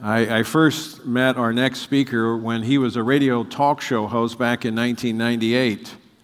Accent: Louisiana, United States; the covenant marriage law, which I had authored in my home state of Louisiana.

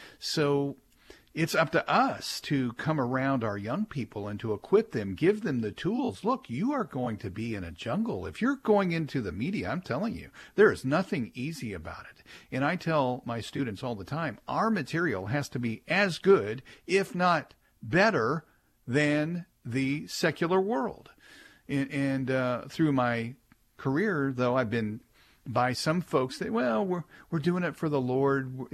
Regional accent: Kansas City, Missouri, United States; And yesterday when he spoke in Kansas City, my hometown, in front of the veterans

